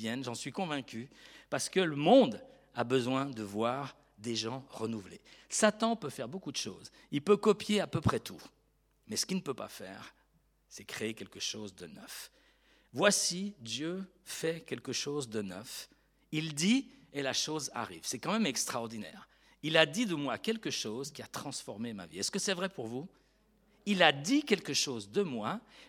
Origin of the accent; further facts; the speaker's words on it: Switzerland; now in France; je suis suisse, mais quelque part je suis français d'adoption